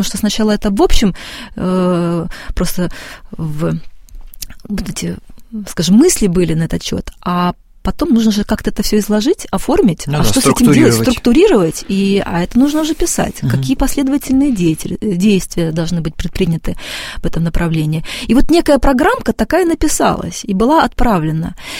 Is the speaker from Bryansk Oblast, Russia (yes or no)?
no; Kaliningrad, Kaliningrad Oblast, Russia; это мой родной город Калининград